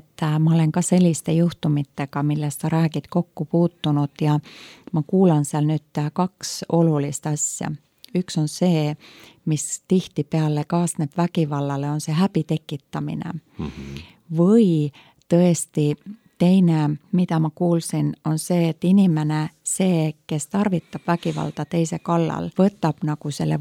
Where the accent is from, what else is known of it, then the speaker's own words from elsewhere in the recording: Finland; Estonian is a second language; Ma siin jäin mõtlema, et mina kui soomlane vahesti lähtun ka Eesti soomekeele vahest